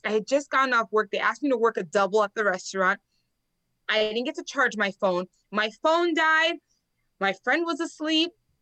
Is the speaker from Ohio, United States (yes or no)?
no; Miami, Florida, United States; also born or lived in Los Angeles; Like I said, I born and raised in Miami, but I lived in LA, both very expensive places to live.